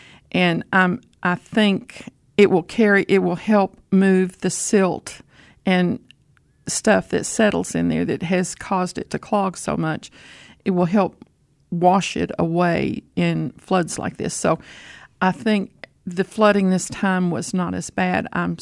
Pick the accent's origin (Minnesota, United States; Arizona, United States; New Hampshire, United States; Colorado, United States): Minnesota, United States; Moorhead; I was born and raised in Moorhead, and my dad had a furniture store where the conference center is now.